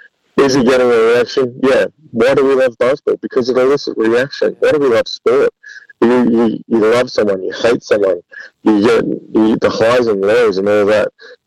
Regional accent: Australia; As an Australian in the NBL, you can have nights off

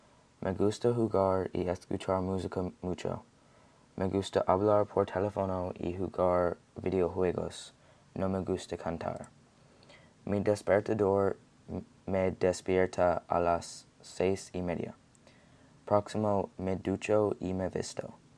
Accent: Virginia, United States; Spanish is a second language; tengo 15 años. Mi cumpleaños es el 19 de julio. Yo soy de Virginia.

